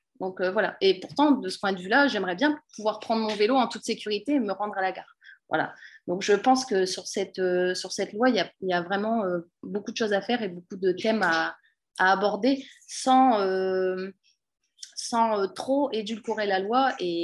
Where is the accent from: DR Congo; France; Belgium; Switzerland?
France; Hauts-de-France; Moi, je suis du Pas-de-Calais